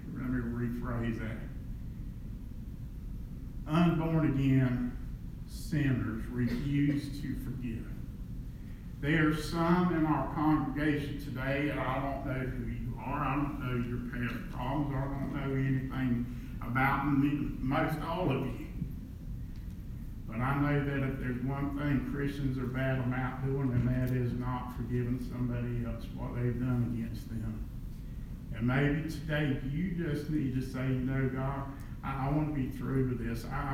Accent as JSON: {"language": "English", "country": "United States", "said": "I'm an American, I have freedoms, I enjoy the freedoms I have"}